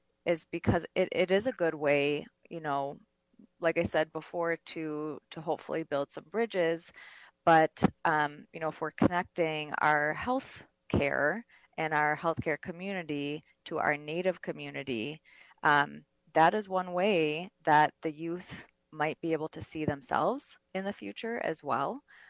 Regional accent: Tyendinaga, Ontario, Canada; I am Mohawk, and I'm from Tiandanega Mohawk territory, which is in southern Ontario.

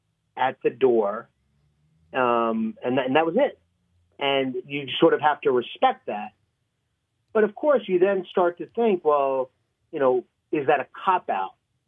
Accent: Baltimore, Maryland, United States; also born or lived in New York; I'm from New York, but my family moved here when I was a kid, and then I started my career in Chicago, New York, L.A., and now married and happy and making stuff in Baltimore.

